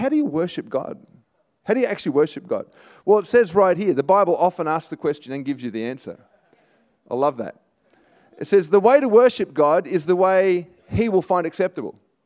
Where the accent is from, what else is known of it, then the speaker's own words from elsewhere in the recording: Sydney, New South Wales, Australia; So I'm from Australia, born in Australia, born in Sydney, born and raised in Sydney. And I'm 46 years old